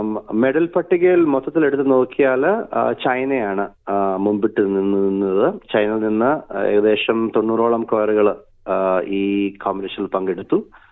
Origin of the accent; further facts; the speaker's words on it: Kerala, India; now in Australia; ഞങ്ങൾ മലയാളികൾ ഭൂരിഭാഗം മലയാളികൾ തന്നെയായിരുന്നു.